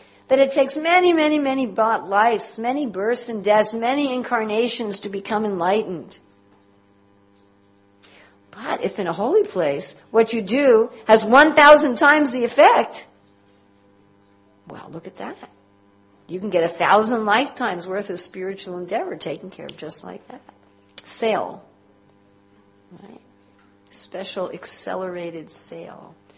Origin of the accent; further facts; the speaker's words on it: Slovenia; English is a second language; and I'm from Slovenia.